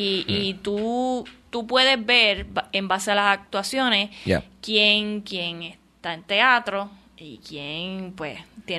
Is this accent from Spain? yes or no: no; Puerto Rico; Aparecen sitcom así de Puerto Rico, que es como que, pues mira, muchacho, pero tú, y tenemos un acento que no es malo, pero ya como crecimos viéndole la televisión